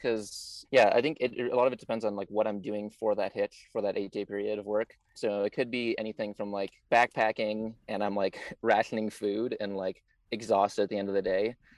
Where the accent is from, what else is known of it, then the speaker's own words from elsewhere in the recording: Seattle, Washington, United States; So yeah, I grew up in Seattle. I played like soccer for a while.